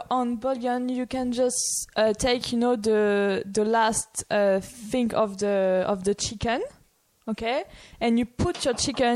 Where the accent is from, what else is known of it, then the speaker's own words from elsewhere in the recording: Auvergne-Rhône-Alpes, France; English is a second language; because I come from Savoie.